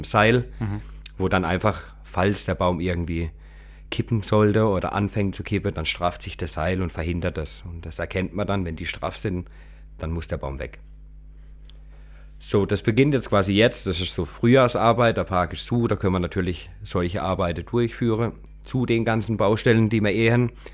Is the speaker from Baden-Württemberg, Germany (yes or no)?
yes; Kappel-Grafenhausen, Baden-Württemberg, Germany; Genau, ich komme aus Kappelgrafenhausen.